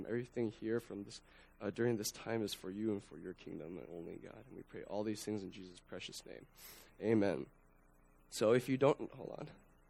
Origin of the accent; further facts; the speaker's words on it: Idaho, United States; born there; I was born in Idaho, so when they were living in Idaho, they lived on the border of Washington near Pullman